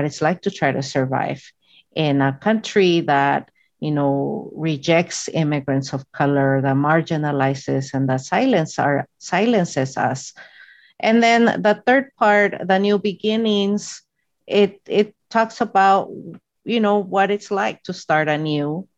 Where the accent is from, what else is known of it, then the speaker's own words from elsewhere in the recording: California, United States; We grew up undocumented in the United States. She's from New York and I'm from California.